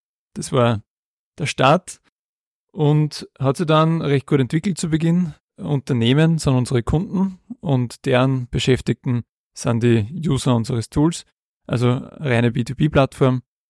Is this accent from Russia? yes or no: no; Königswiesen, Upper Austria, Austria; ursprünglich bin ich aus dem Mühlviertel, aus Königswiesen, Bezirk Freistadt.